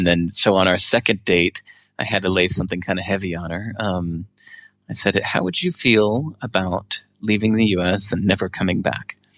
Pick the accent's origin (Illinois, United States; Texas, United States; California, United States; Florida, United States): Illinois, United States; Hinsdale; also born or lived in England; So at the age of five, I grew up in Hinsdale, Illinois, about 25 miles outside of Chicago is kind of where I went to grade school and high school and stuff.